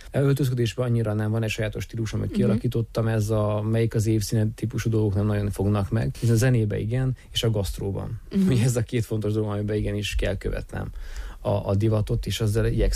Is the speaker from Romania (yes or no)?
no; Hungary; Ezt nem tudom megcsinálni azért, mert ilyen a rendszer, mert magyar vagyok, mert nő vagyok